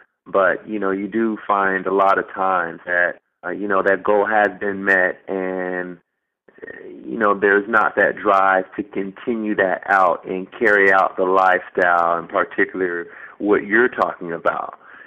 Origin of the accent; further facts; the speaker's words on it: Dayton, Ohio, United States; I'm from Dayton, Ohio, and growing up there, I was always have participated in sports along with a lot of other outdoor activities.